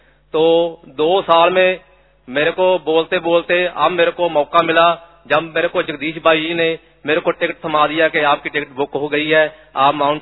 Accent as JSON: {"language": "Hindi", "town": "Kotkapura", "region": "Punjab", "country": "India", "said": "कोटकपुरा पंजाब से आया हूँ"}